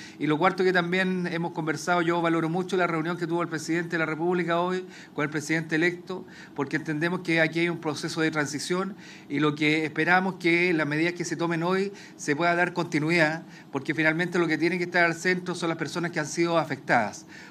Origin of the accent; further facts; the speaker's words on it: Chile; nos engrandecen como chilenos y chilenas, y la verdad es que nos da orgullo